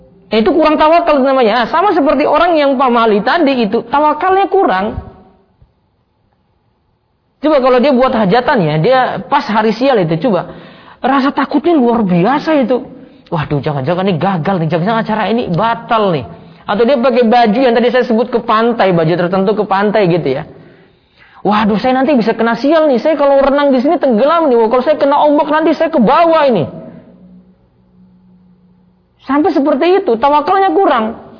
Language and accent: Indonesian; Papua, Indonesia; Kalau dulu itu saya sampai kalau waktu kecil saya kan di Papua